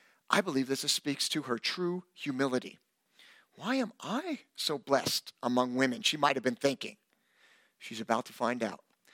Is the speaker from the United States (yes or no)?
yes; New York, United States; In my hometown, back in New York, when you walked in, on the left side was a statue of Joseph with a bunch of candles under it.